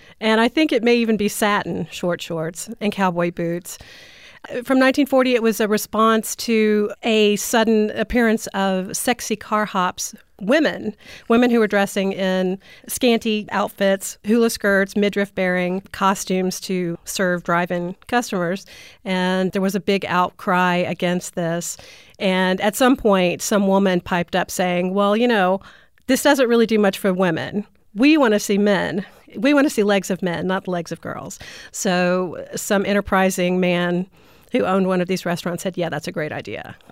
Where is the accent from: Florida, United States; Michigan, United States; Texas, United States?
Texas, United States; Dallas; I grew up in Dallas. I'm a Dallas native